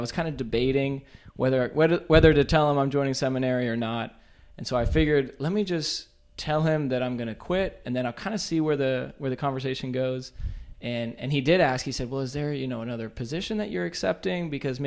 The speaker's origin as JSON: {"language": "English", "town": "Atlanta", "region": "Georgia", "country": "United States", "tie": "born or raised there", "said": "so I am from Atlanta, from the Archdiocese of Atlanta, like you said, born and raised there, grew up with, I'm one of five kids."}